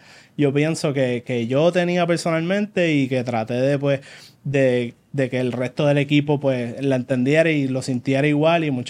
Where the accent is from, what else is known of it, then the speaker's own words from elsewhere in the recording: Puerto Rico; como puertorriqueño, que pues me preocupa un montón lo que pasa en mi país